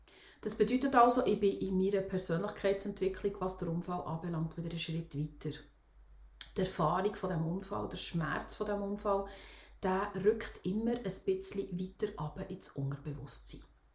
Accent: Switzerland; accent: Swiss German; first language Swiss German; Und zwar Schweizerdeutsch. Meine Muttersprache eigentlich, ursprünglich.

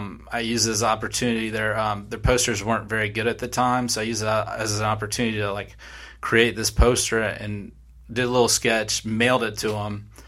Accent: Atlanta, Georgia, United States; I grew up in Atlanta, so I was always drawing and always playing outside and doing all the things that kids did back then without the cell phones and the computer screens and all that.

